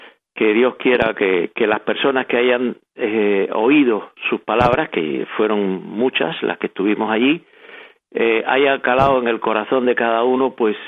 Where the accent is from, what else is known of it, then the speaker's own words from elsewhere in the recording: Cuba; somos cubanos, pero vamos, no somos muy distintos necesariamente a los venezolanos